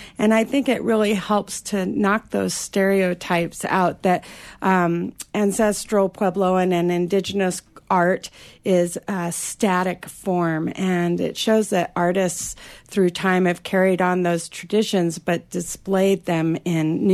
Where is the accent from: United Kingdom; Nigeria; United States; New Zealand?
United States; Southwest; But I'm from the Southwest, and my father was a Southwestern archaeologist, and it was my dream to come back home.